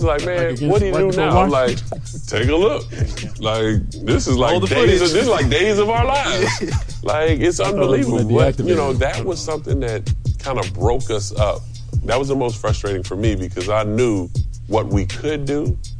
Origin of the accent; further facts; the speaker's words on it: Chicago, Illinois, United States; I'm from Chicago, so we like to get down, you know?